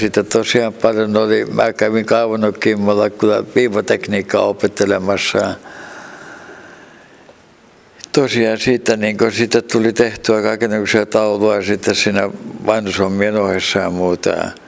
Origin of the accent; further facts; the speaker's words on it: Tampere, Pirkanmaa, Finland; also born or lived in Varkaus; Että me muutettiin muistaakseni vuonna 1952, että mä olin joku 5-vuotias, mä menin kouluun sitten Tampereella.